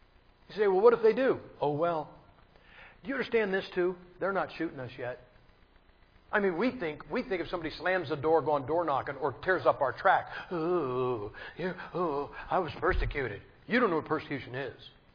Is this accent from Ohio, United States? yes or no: yes; Massillon, Ohio, United States; Now, I am from Massillon, Ohio.